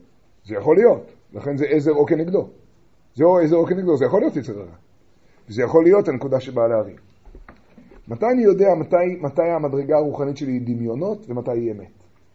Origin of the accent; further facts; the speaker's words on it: Tiberias, Northern District, Israel; אני בא מטבריה.